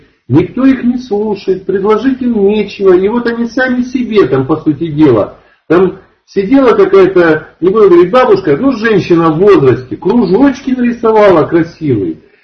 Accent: Far East, Russia; Ну, вы меня извините, мы с Дальнего Востока

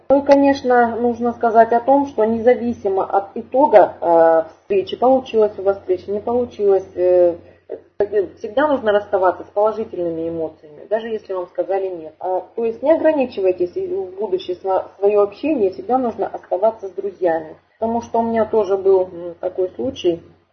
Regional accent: Far East, Russia; Я горжусь, что я из Дальнего Востока

